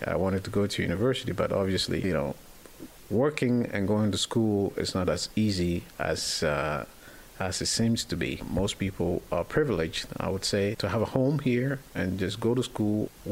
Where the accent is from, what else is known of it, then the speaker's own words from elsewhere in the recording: Ghana; born there; moved away as an adult; I was born in Ghana, and I left Ghana when I was 19 years old. I came here with my older brother. My father was already here.